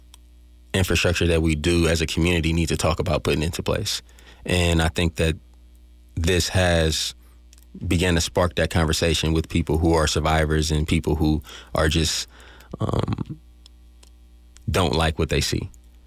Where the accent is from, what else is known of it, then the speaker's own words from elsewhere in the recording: Oakland, California, United States; I think that just from growing up in Oakland and experiencing gentrification there